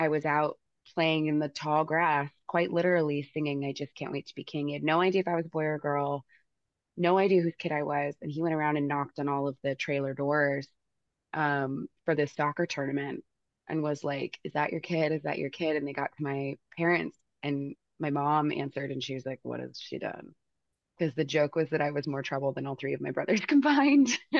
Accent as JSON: {"language": "English", "town": "Modesto", "region": "California", "country": "United States", "tie": "born or raised there", "also_born_or_lived": "Portland", "said": "I am from Modesto, California. It's a little town in central Northern California. Was born there, grew up there for a little bit, moved to Portland, Oregon for a little bit."}